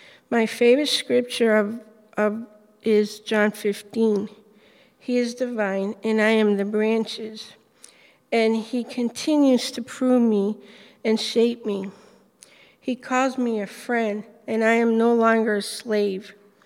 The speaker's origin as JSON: {"language": "English", "town": "Nashua", "region": "New Hampshire", "country": "United States", "said": "I come from Nashville, New Hampshire. I grew up in a Christian home and went to church"}